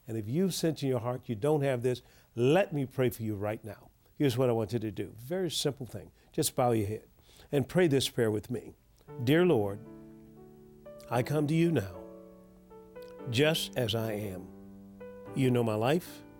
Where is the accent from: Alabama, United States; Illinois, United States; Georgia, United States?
Alabama, United States; Tuskegee; I'd gone to church as a young lad and so forth, growing up in the city, my hometown, Tuskegee, Alabama.